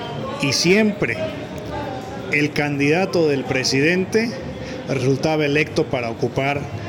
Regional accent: Mexico; Somos las mexicanas y los mexicanos

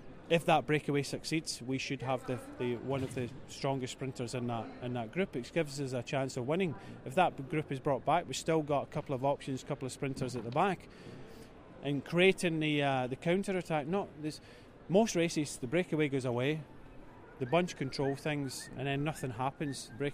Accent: Scotland, United Kingdom; But as a Scot, what I wanted to do is, I'm equal.

